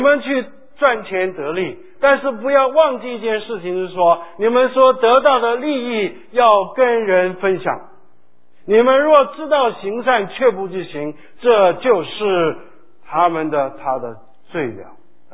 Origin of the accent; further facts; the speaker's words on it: United States; 我们美国人喜欢说 I'm Dr. so and so，